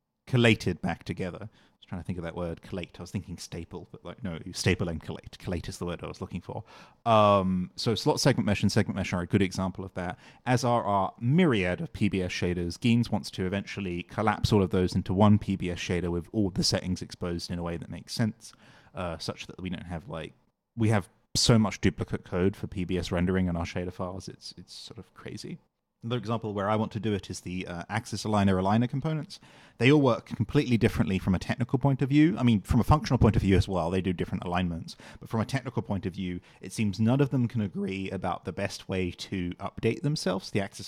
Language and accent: English; United Kingdom; now in United States; I live in America, but I'm British.